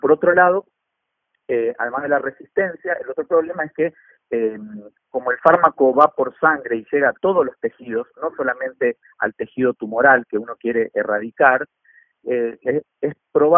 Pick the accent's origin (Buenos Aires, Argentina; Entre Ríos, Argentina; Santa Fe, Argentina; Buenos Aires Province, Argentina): Santa Fe, Argentina; Rafaela; also born or lived in Córdoba; now in San Juan, Argentina; Exactamente, sí, yo soy de Rafaela, de Santa Fe. Bueno, después estudié en Córdoba